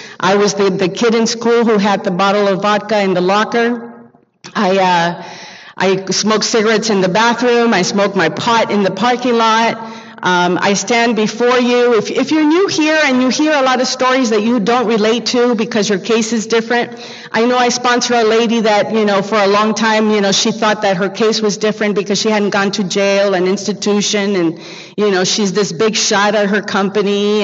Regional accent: Nicaragua; now in United States; I was born and raised in Nicaragua

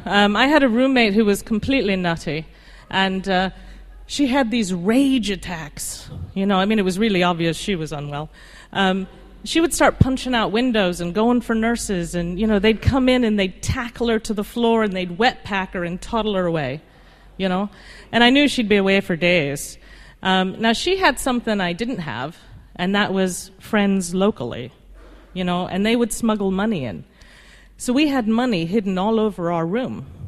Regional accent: London, United Kingdom; born there; I was born in London.

